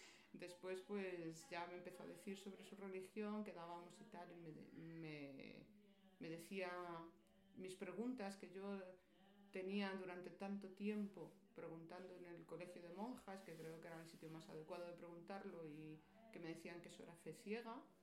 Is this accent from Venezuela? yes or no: no; Madrid, Community of Madrid, Spain; moved away; also born or lived in Jordan; Soy originaria de Madrid, de Carabanchel, y casualmente pues ahora llevo 4 años que volví de Jordania, donde estuve viviendo durante 16 años. Y llevo otros 4 años y curiosamente he vuelto al mismo barrio donde nací, Carabanchel, mi querido Carabanchel.